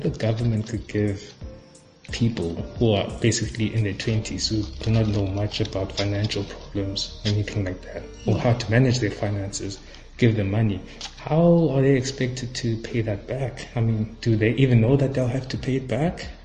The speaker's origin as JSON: {"language": "English", "town": "East London", "region": "Eastern Cape", "country": "South Africa", "said": "I come from East London. I did my matric there in Stirling."}